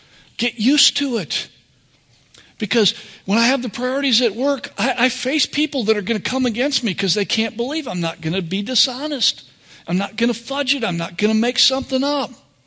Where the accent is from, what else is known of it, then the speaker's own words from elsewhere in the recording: Texas, United States; Sounds like a good thing as a Texan, right? Like they demand surrender, we shoot a cannon at them?